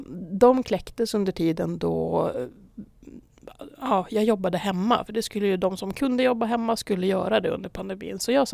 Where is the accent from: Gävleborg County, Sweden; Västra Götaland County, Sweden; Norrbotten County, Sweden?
Norrbotten County, Sweden; Luleå; jag är ju född på Östermalm i Luleå, som är ett villaområde som ligger ganska nära centrala stan. Och när jag var 18 så flyttade jag ifrån stan, men det är 12 år sedan ungefär